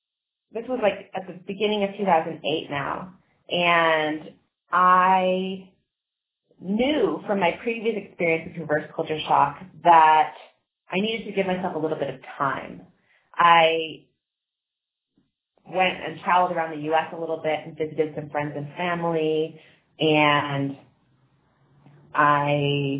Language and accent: English; San Francisco, California, United States; I started to like treat my hometown of San Francisco as its own adventure. And I had grown up principally in the suburbs, so I wasn't all that familiar with different neighborhoods of the city.